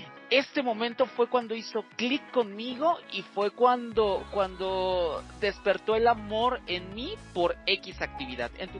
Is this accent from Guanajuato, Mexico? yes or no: no; Veracruz, Mexico; Yo también soy de Veracruz, soy del puerto.